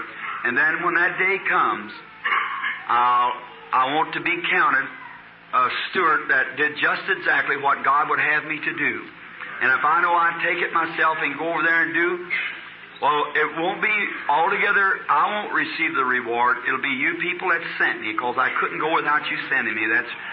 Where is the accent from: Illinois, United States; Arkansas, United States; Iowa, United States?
Arkansas, United States; Say, I'm from Arkansas.